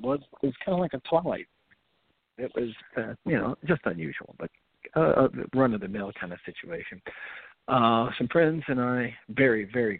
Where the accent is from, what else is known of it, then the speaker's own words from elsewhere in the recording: the South, United States; You know, growing up in the South, there've been many instances where it could have been serious incident